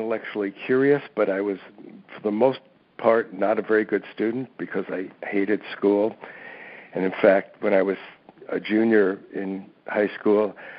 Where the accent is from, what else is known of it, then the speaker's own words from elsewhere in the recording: New York, United States; also born or lived in Michigan; Well, I grew up outside of New York and outside of Detroit, and I grew up in a pretty political family